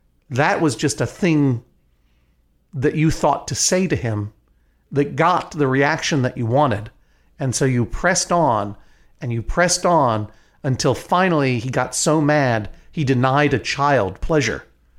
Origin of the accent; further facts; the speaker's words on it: New England, United States; I feel a kinship with Philadelphia, as I mentioned, because I come from New England, where getting angry at someone is often the highest form of affection for another person.